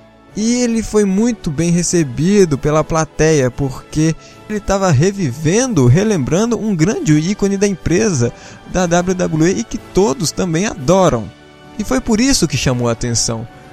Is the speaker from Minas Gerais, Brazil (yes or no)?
yes; Minas Gerais, Brazil; a nação mineira, como eu estou falando aqui da minha terra.